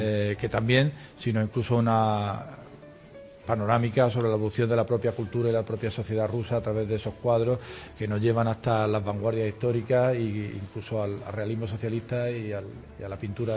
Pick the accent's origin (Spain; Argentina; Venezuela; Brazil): Spain; Marbella, Andalusia; born there; Yo no soy malagueño, soy un poquito peor, soy nacido en Marbella y estudié en esta ciudad hace muchos años, hace más de 3 décadas